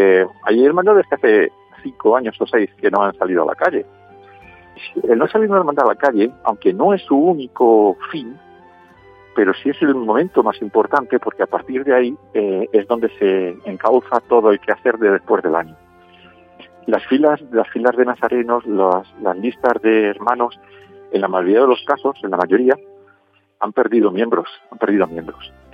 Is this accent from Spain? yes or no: yes; Daimiel, Castilla-La Mancha, Spain; also born or lived in Madrid; Yo soy danieleño de origen. Aunque nací anecdóticamente en Madrid, pero bueno, mis padres y mis abuelos son de Daimiel y de ahí me viene pues todo